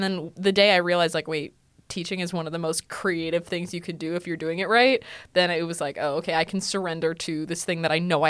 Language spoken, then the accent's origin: English; Sylvania, Ohio, United States; So I was born in Sylvania. I went through all the Sylvania schools. I went through Highland Elementary, McCord Junior High, and then Northview High School.